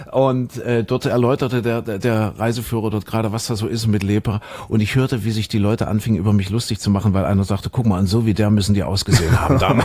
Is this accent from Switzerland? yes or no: no; East Germany, Germany; Ich bin ja ein Kind der DDR.